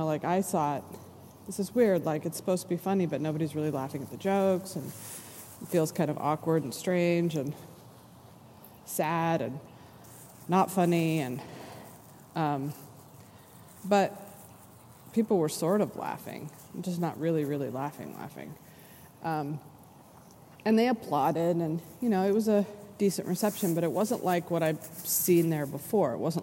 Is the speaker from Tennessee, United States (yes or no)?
no; California, United States; And the reason is that I grew up in Southern California.